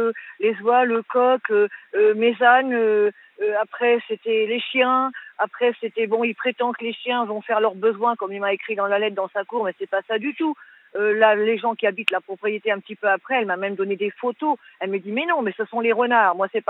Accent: Conches, France; born there; Moi, bon, je suis née à Conches

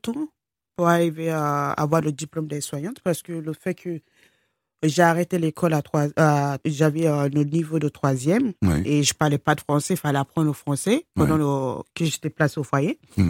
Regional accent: France; Oh, je me vois pas vivre ailleurs que la France. Parce que la France m'a tendu là-bas. J'ai grandi ici. J'ai plus d'amis en Afrique. Mmh. Et je réfléchis plus comme les gens au Nigeria.

